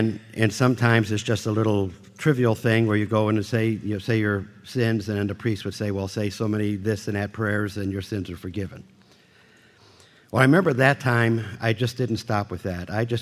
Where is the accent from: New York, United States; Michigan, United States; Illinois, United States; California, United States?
New York, United States; Buffalo; born there; I was born in Buffalo, New York, in a Catholic family. It was a Ukrainian Catholic family, what we would call the Greek order.